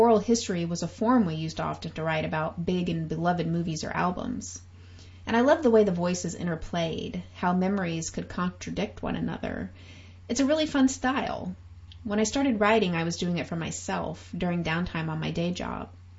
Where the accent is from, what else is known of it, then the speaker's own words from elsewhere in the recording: Jacksonville, Florida, United States; You know, I'm from Jacksonville. That's where … are from.